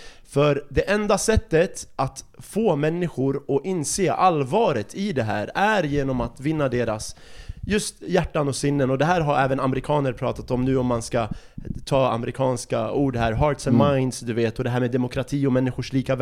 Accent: Iraq; De har massmördat människor i ett land där jag kommer ifrån, Irak. Jag föddes 91 och i Irak fanns det sanktioner

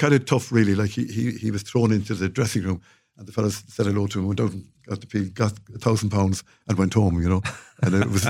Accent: Cork, Munster, Ireland; born there; I was born on the Western Road in 1953, and which is between the college, really, and the Mardyk.

